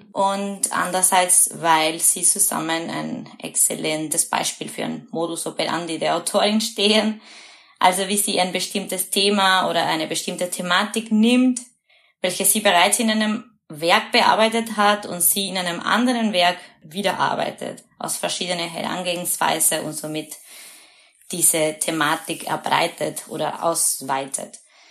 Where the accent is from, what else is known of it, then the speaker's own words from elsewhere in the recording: Argentina; German is a second language; moved away as an adult; now in Vienna, Austria; Ich komme aus Argentinien, habe dort Letras an der Universität von La Plata studiert und bin 2014 nach Wien gezogen.